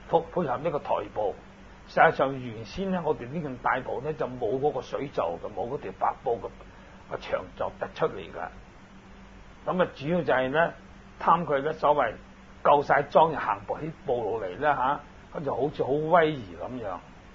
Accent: China; 咁呢啲衫都係完全舊時我哋中國人著嘅

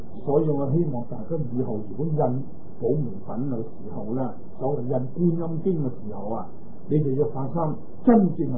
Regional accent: China; 我哋中國人啊，就係、是、中國人啊嘛。

